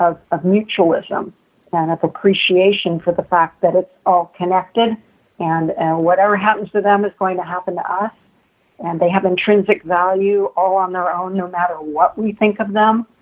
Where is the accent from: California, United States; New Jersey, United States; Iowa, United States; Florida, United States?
Iowa, United States; Well, as I mentioned before, I grew up in Iowa. So I grew up in a state that I learned every year in school once had vast prairies and once had bison and grizzly bears and wolves.